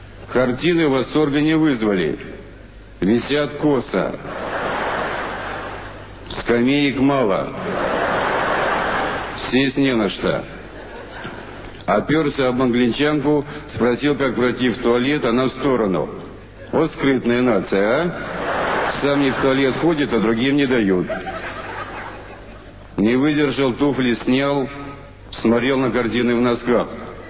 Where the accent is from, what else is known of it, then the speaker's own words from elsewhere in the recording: Saint Petersburg, Russia; я, как настоящий петербуржец, стоял один в стороне и медленно пил водку